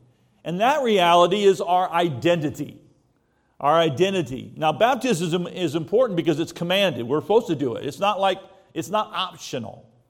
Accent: United States; I mean, I'm an American.

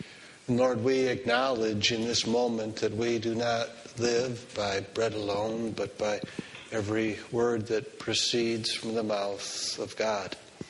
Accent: Minnesota, United States; Now, I'm from Minnesota, the Midwest of the United States, with lots of land and brand new cities.

